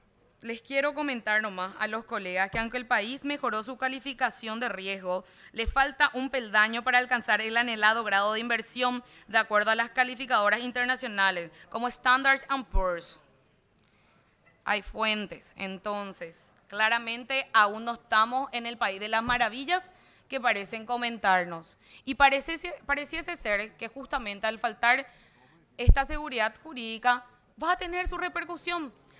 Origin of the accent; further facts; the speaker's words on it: Paraguay; como joven paraguaya